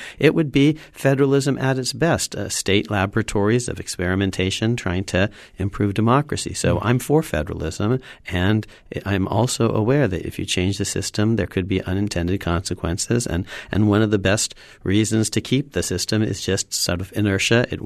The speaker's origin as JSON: {"language": "English", "region": "California", "country": "United States", "tie": "born or raised there", "said": "I grew up in California, and it at first seemed just odd"}